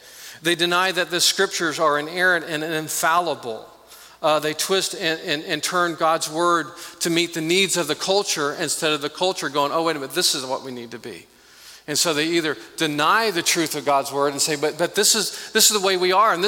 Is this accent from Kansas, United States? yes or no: yes; Kansas, United States; And little did he know that I was raised in Kansas, I was a Royals fan.